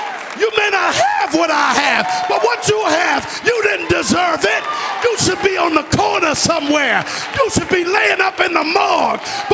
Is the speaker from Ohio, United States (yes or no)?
no; Brooklyn, New York, United States; I'm from Brooklyn.